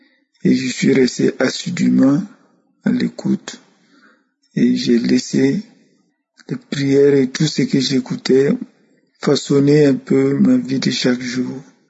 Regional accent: Burkina Faso; Shalom, moi je suis du Burkina Faso.

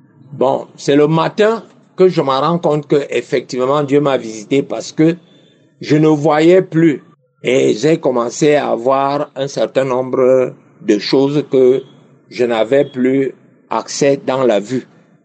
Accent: Cameroon; Bonjour, je suis Camerounais et j'habite au Cameroun.

